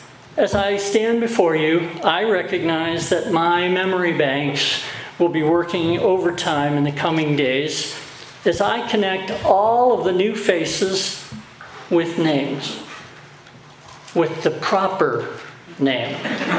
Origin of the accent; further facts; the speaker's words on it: Michigan, United States; also born or lived in Montana; While I was born and raised in Michigan, I consider Montana home.